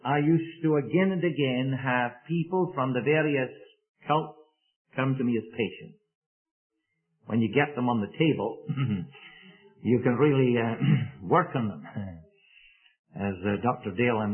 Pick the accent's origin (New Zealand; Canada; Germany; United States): New Zealand; Auckland; I said, great. I'm from Auckland, New Zealand.